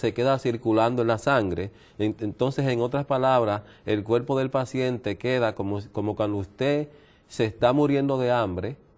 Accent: Dominican Republic; now in New York, United States; estuve unos 11 años en mi país hace poco y apenas hará unos 6 meses. Regresé a Estados Unidos y estoy radicado actualmente en la ciudad de Nueva York

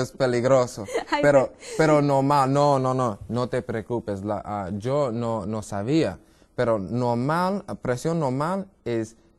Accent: Brooklyn, New York, United States; Spanish is a second language; Y soy de Nueva York, de Brooklyn, y mi papá italiano, mi mamá de Trinidad, del Caribe, entonces una mezcla. Por eso suena que mi español está un poco co

